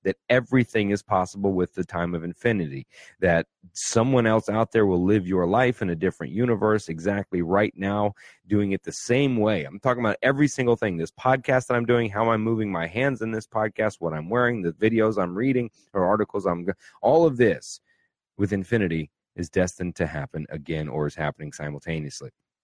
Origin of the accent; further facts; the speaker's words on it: Orlando, Florida, United States; So being here in Orlando, where I live, my hometown, AMC Theater out there at what was Pleasure Island with the theater is where Lion King was released.